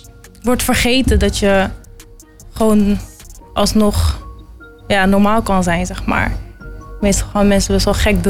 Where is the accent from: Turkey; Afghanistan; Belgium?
Afghanistan; het is best wel moeilijk om als Afghaanse meisje in de muziek echt iets te doen